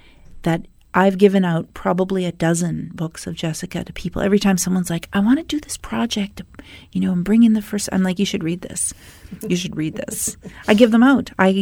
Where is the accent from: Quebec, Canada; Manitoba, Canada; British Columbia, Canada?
Manitoba, Canada; Winnipeg; there was no indigenous theater growing up in Winnipeg.